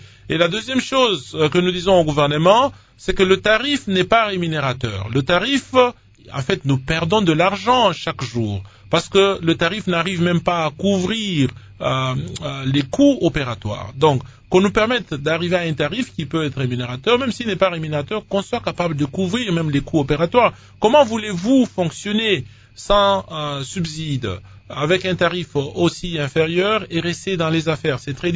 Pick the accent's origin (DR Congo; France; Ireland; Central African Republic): DR Congo; Lubumbashi, Haut-Katanga; Moi-même, j'ai grandi à Lubumbashi, je connais très bien la ville de Lubumbashi.